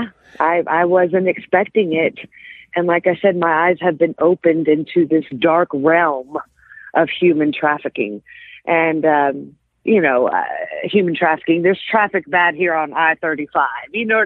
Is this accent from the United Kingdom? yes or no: no; Houston, Texas, United States; I grew up in Houston. We just stayed away from that area.